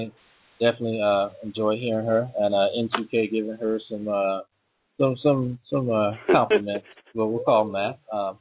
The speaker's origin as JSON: {"language": "English", "region": "Louisiana", "country": "United States", "tie": "born or raised there", "said": "which started in my home state, Louisiana, which is ratchet."}